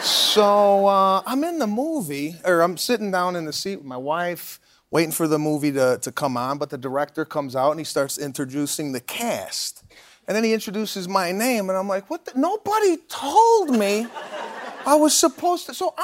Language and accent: English; Chicago, Illinois, United States; So I grew up in Chicago, northwest suburbs. I went to the preschool near where I lived.